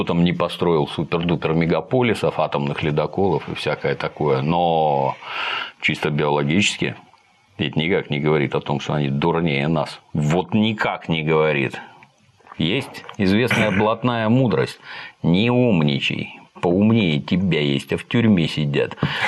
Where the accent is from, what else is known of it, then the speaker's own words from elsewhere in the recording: Kirovohrad, Kirovohrad Oblast, Ukraine; а я из Кировограда